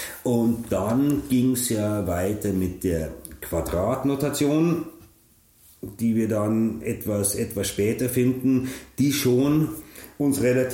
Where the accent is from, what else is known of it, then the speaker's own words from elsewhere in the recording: Bad Tölz, Bavaria, Germany; Also als wichtig, also für mich hier als Bayer, als Tölzer